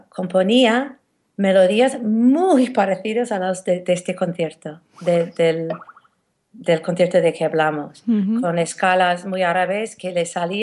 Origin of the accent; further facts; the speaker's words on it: New York, United States; Siento muy neoyorquina y mis raíces son muy normales en mi entorno ahí. Aquí no tanto, ¿no? Siento como un andaluz hecho en una generación en Nueva York.